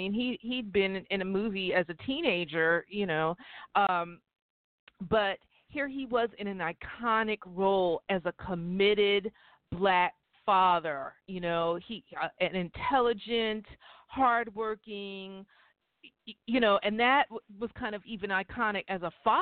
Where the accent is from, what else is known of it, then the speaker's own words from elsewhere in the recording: Bronx, New York, United States; I grew up in the South Bronx